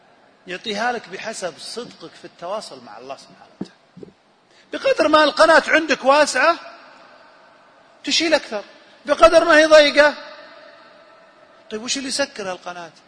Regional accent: Saudi Arabia; أنا من السعودية.

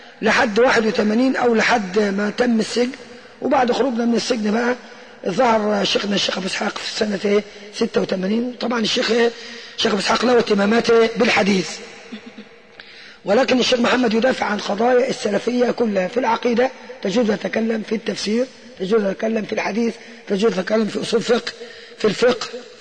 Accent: Bani Affan, Giza Governorate, Egypt; أنا والله الحمد شغلي في قرية في نفس قريتي يبعد عن بيتي 150 متر بالضبط أو 100 متر في قرية بني عفان، تبعد عن بني سيف 3 كيلو بعد يعني جنوب الجيزة بساعة ونص

